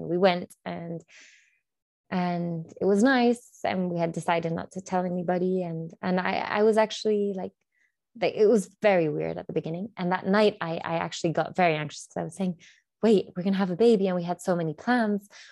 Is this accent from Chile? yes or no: yes; Chile; I'm from Chile, so South America, and I'm 32 years old.